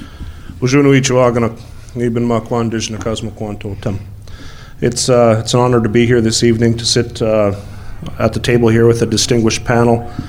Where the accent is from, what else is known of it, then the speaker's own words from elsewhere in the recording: Manitoba, Canada; A lot of people know where I come from. I'm from the Minnegosi Anishinaabeg.